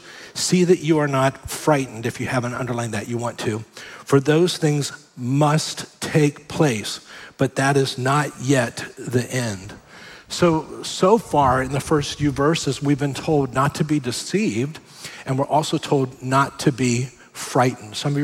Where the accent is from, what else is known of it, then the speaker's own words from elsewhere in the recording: Miami, Florida, United States; growing up, I grew up here in Florida, in Miami, I had never seen a tsunami.